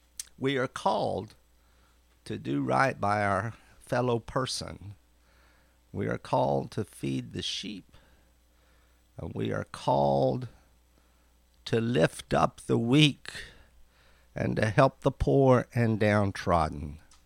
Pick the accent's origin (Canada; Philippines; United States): United States; Obion, Tennessee; also born or lived in Missouri; I'm originally from Obion, Tennessee, a little town that used to have 1,500 people in it.